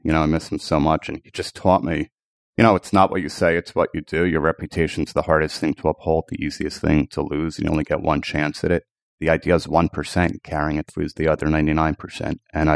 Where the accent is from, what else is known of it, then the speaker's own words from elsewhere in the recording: East Coast, United States; I think that's the way we are from the East Coast, to be honest with you